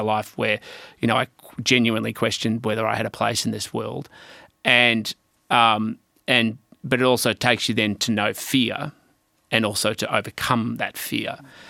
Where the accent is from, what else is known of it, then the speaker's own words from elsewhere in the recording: Mornington Peninsula, Victoria, Australia; Well, I was a kid growing up on the Mornington Peninsula at the time, and it was probably a more closed community than it is now.